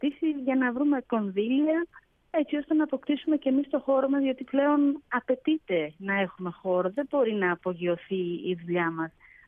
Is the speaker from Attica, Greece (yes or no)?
no; Trikala, Thessaly, Greece; Είμαι από Τρίκαλα, Θεσσαλίας.